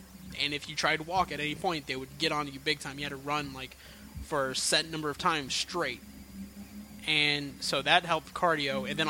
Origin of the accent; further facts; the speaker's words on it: the South, United States; accent: southern; is that like the one thing I say with a southern